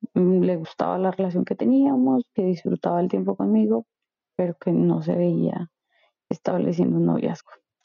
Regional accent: Colombia; now in Toronto, Canada; Les hablo desde Toronto, Canadá. Soy de Colombia, pero vivo acá.

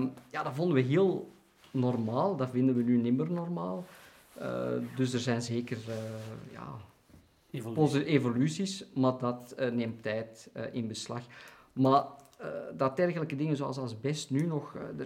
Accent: Rijkevorsel, Antwerp, Belgium; Dus ik ben opgegroeid in Eikenvorsel.

